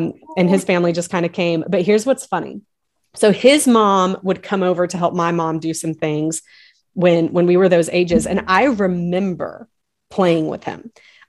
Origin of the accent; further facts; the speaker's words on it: the South, United States; now in Nashville, United States; So we live just outside of Nashville now, but we grew up in the South.